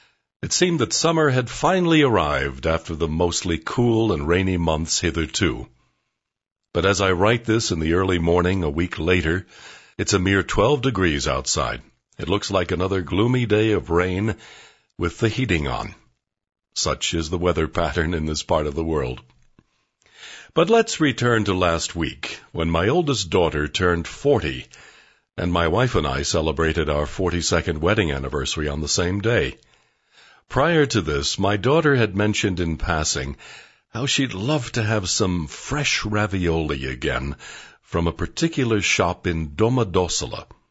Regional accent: New Jersey, United States; Back where I grew up, and I understand you were there too, I grew up in New Jersey, outside New York

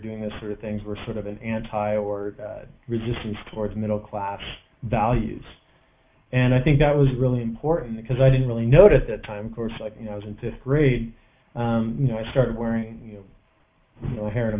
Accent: California, United States; Well, you know, I grew up in the Orange County and Los Angeles punk rock scene, you know

